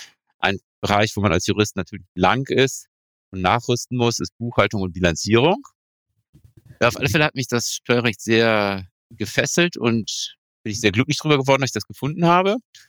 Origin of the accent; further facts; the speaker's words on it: Jülich, North Rhine-Westphalia, Germany; Ja, ich bin ein Kind dieser Region. Ich bin in Jülich aufgewachsen.